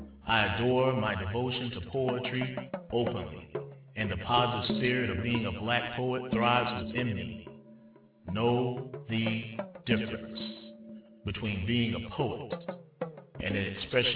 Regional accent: Georgia, United States; Alice Walker, from my home state in Georgia

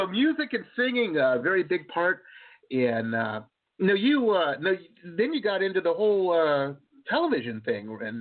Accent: Detroit, Michigan, United States; you know, I grew up in Detroit, and it seemed that everybody in the music business then, and this is probably the late 80s, early 90s, you know, Atlanta was the place to be, man.

